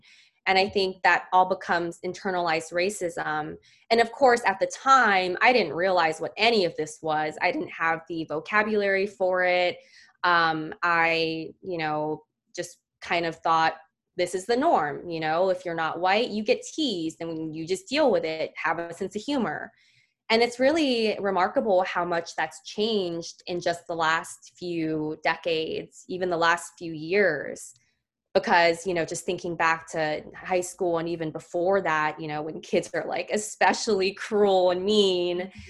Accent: United States; first language English; my English is good because I've lived here my whole life and I'm American and English is my first language

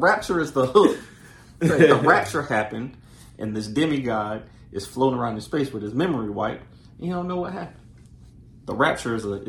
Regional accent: Durham, North Carolina, United States; he's from Fayetteville. Okay, I'm from Durham.

